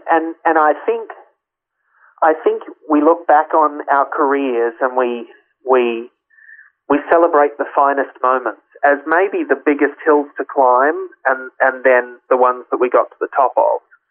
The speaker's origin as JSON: {"language": "English", "country": "Australia", "lives_now": "Canada", "said": "because I'm Australian, obviously, and Australians act this way. And then you move to Canada"}